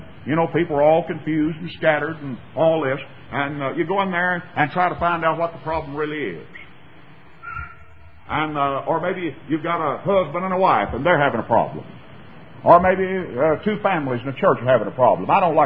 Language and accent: English; Graham, Texas, United States; My hometown, actually I live 8 miles out of town, but my hometown, Graham, Texas, like a lot of West Texas towns, is built on a huge square.